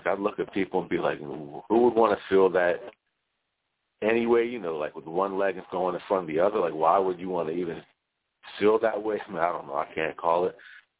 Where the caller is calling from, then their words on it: New Jersey, United States; I'm calling from South Jersey.